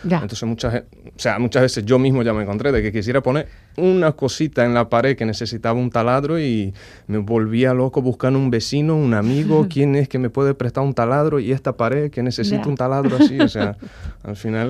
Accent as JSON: {"language": "Spanish", "country": "Brazil", "also_born_or_lived": "Barcelona", "second_language": "Spanish", "moved": "as an adult", "lives_now": "Bilbao, Spain", "said": "Yo soy de Brasil. Uh-huh. He vivido en Barcelona por 3 años, donde conocí a mi esposa."}